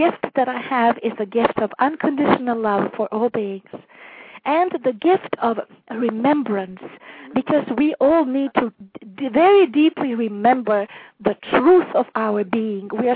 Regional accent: Montreal, Quebec, Canada; Yes, Montreal, Canada, dear.

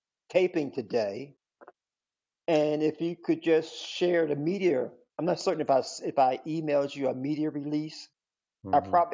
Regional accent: Philadelphia, Pennsylvania, United States; I'm from Philadelphia. I'm still kind of like childlike.

